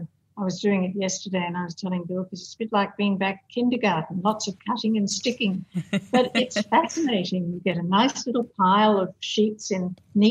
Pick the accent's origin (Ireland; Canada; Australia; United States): Australia; now in Malaysia; So it's provided me with an opportunity as an Australian living in Malaysia